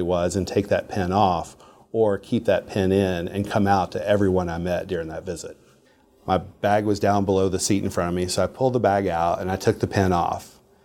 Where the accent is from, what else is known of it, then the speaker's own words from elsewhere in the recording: Harlan, Kentucky, United States; I'm from Harlan, Kentucky.